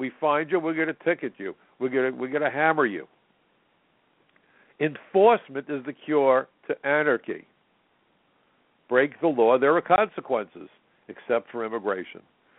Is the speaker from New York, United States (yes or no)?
yes; New York City, New York, United States; I'm a Democrat. I'm a New Yorker. I tend to be liberal on many issues